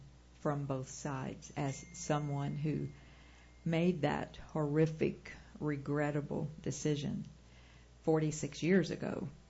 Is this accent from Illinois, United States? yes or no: yes; Illinois, United States; I was born and raised in Illinois, and it was not legal in Illinois yet.